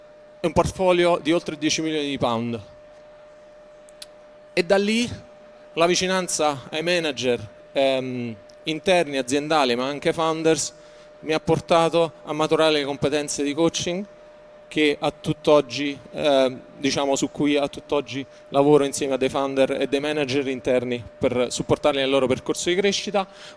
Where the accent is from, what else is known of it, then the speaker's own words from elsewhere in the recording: London, United Kingdom; È un piacere essere qui. Vengo da Londra